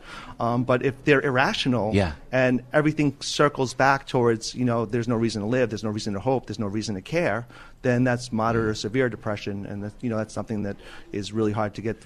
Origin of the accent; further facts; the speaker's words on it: Long Island, New York, United States; now in New Jersey, United States; Originally, I'm from New York. I grew up in Long Island, did all my training in New York.